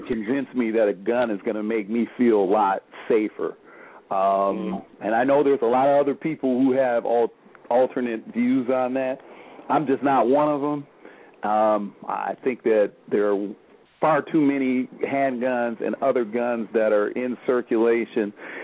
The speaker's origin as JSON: {"language": "English", "country": "United States", "said": "no, I'm an American. I'm an African-American."}